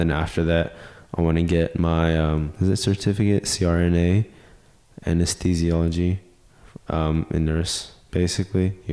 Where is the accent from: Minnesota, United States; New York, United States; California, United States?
California, United States; Pleasanton; I'm from Pleasanton, California.